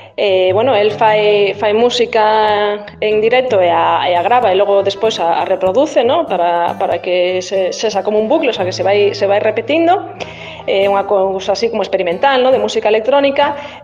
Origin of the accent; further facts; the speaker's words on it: Vigo, Galicia, Spain; also born or lived in Burgos; now in A Guarda, Spain; eu nacín en Burgos, pero vivín en Vigo case toda a miña vida. Logo estudei Belas Artes en Pontevedra